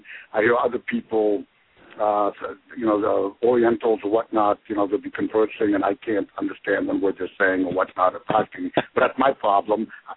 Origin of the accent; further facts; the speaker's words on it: Boston, Massachusetts, United States; moved away; when I was born in Boston and moved out here years ago, but living in Boston for 11 years